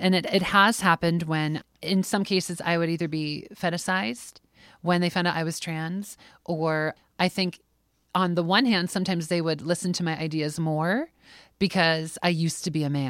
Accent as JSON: {"language": "English", "town": "Columbus", "region": "Ohio", "country": "United States", "tie": "born or raised there", "also_born_or_lived": "New York / California", "said": "And I grew up in Columbus and went to New York and then to California and came back."}